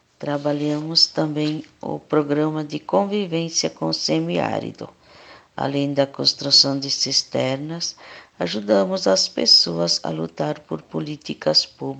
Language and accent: Portuguese; Rio Grande do Sul, Brazil; now in São Paulo, Brazil; da Congregação das Irmãs de Jesus Bom Pastor Pastorinhas. Sou natural do Rio Grande do Sul. Atualmente moro em São Paulo, capital.